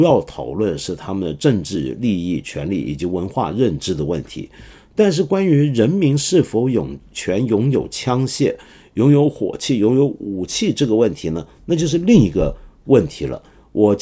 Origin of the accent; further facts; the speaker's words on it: Hong Kong; also born or lived in Mainland China; now in Shanghai, China; 对，我是香港人，虽然我不是在香港出生，父亲把2岁多的我从内地带到香港，而现在我却把父母带回内地生活